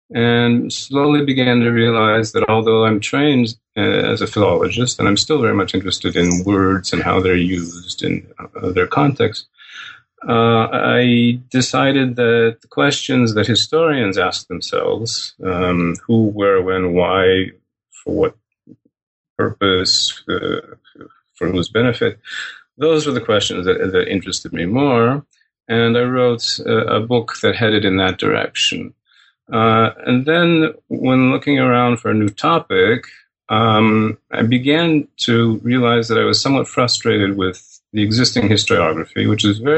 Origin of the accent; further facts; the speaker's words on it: Midwest, United States; and I'm a Midwesterner, and I guess I spoke a little bit ornery